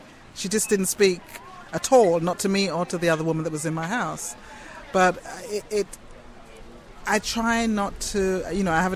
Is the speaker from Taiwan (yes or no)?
no; Jamaica; I'm Jamaican and I can do that.